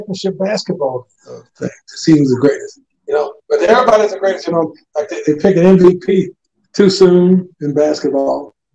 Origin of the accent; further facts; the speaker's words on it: Indianapolis, Indiana, United States; Well, I grew up in Indianapolis, from the west side of town, in the ghetto.